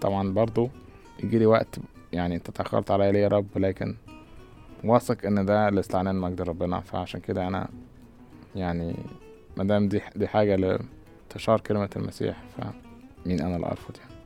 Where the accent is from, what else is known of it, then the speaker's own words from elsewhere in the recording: Egypt; وأنا مصري قوي قوي قوي وبحب بلدي جدا ومصري حتى النخاع.